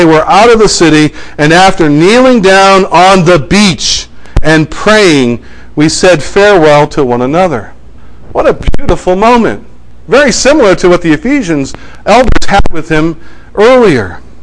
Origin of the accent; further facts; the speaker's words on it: New England, United States; Compared to the churches I grew up here in New England, this was a large church.